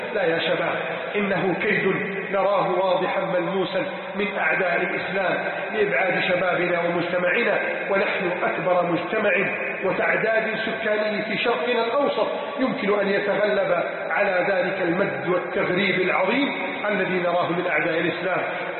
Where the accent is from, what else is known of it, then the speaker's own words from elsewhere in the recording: Egypt; بلدنا مصر